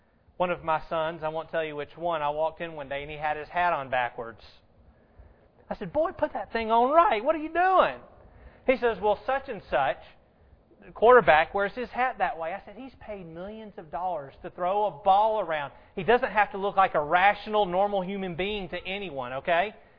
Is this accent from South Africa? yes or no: no; the South, United States; accent: Southern; I went to Indiana and I lived there for a little while, and when I got up there I found out I had a southern accent.